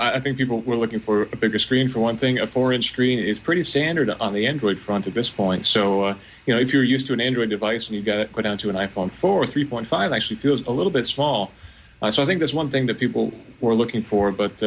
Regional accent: Vermont, United States; It gave me the history of my hometown in Vermont.

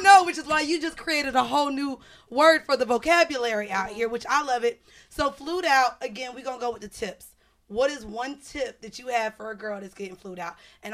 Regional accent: Miami, Florida, United States; We're from Miami.

